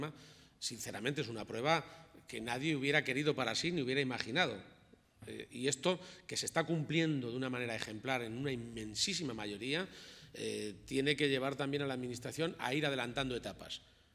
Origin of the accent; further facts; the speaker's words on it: Spain; y más como somos los españoles, en casa sin salir